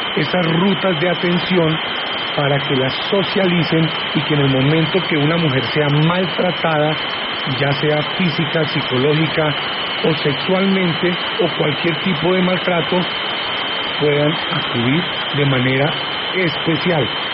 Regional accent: Huila, Colombia; la asesinaron brutalmente en mi pueblo, Tarso Huila

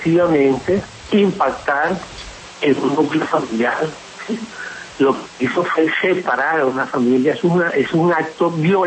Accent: Venezuela; now in Colombia; como ciudadano venezolano viviendo, residiendo en Colombia, he respetado las instituciones en Colombia

